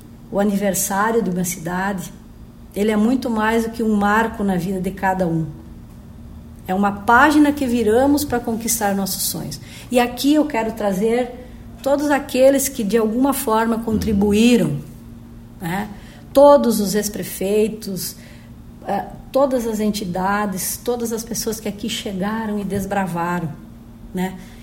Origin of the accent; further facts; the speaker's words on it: Brazil; hoje sou prefeita desta cidade onde nasci, cresci, constituí minha família e, acima de tudo, tenho orgulho de ser palmitense. E eu tenho aqui também orgulho de ter testemunhado, nos meus 48 anos de idade